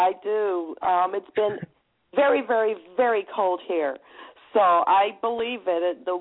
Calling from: Michigan, United States; I'm calling you from Michigan.

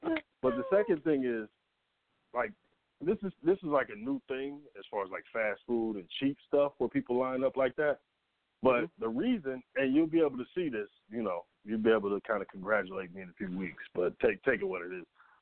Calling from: Atlanta, Georgia, United States; I'm in Atlanta.

